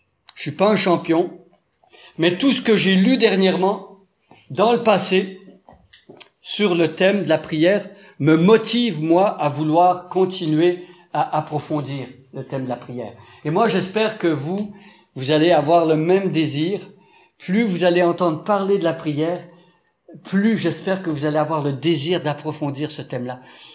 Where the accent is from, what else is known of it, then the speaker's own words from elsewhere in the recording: Quebec, Canada; accent: Quebecois; now in France; vous allez l'entendre tout au long du week-end, mon accent n'est pas de ce terroir-ci, ça vient d'outre-Atlantique, c'est un accent, si vous voulez repérer, c'est québécois. Ça fait presque une vingtaine, plus de 20 ans même, que je suis ici en France.